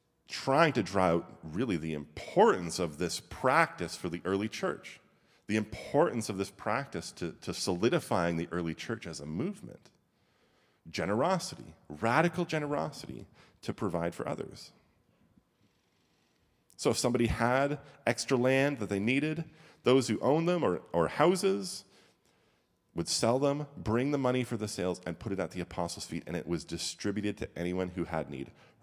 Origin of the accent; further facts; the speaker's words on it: Sudbury, Ontario, Canada; Growing up in Sudbury, which is up north, we had a couple of things.